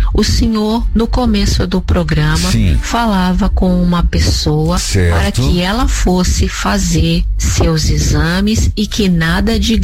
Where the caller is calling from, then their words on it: Cubatão, São Paulo, Brazil; sou da cidade de Cubatão, São Paulo.